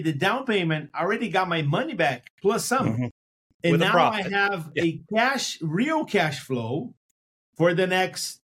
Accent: Brazil; English is a second language; now in United States; English is not my first language, and I'm from Brazil, and I migrated to the United States in 1998 with $100 in my pocket in pursuit of the American dream. And although I'm a Brazilian

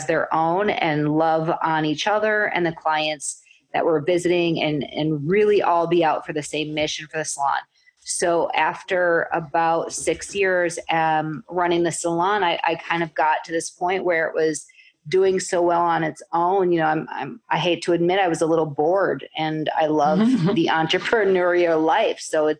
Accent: Madison, Wisconsin, United States; Well, I am from Madison, Wisconsin, and I have a few things going on all in the beauty industry.

